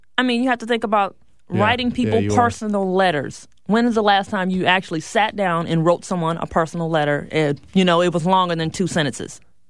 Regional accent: Philadelphia, Pennsylvania, United States; Maybe I'm from Philadelphia, so I have a lot of people on Facebook from Philadelphia.

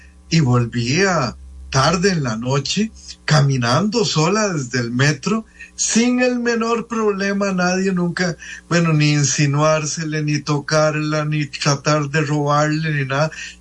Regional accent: Costa Rica; Por ejemplo, uno como tico entra saludando a todo el mundo.

